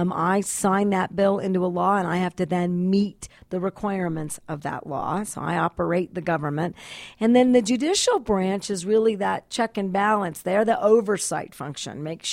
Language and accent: English; Santa Fe, New Mexico, United States; Even though I grew up in Santa Fe, it's on 32 acres, just in an area I still refer to as North Hill